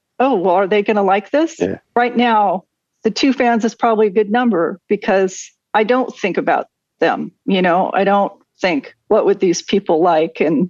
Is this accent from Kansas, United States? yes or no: no; Oregon, United States; it was University of Oregon School of Music, and which is my home state.